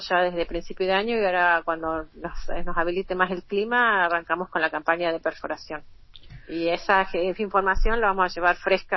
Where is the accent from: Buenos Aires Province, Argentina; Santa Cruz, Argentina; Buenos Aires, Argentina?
Santa Cruz, Argentina; Río Gallegos; Sí, soy de acá, soy de Río Gallego